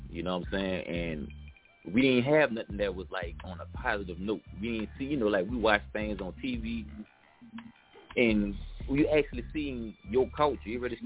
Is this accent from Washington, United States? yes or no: no; New Orleans, Louisiana, United States; Like, if you say, man, I'm from New Orleans, are you doing this? They automatically give you, oh, man, he got to be a killer.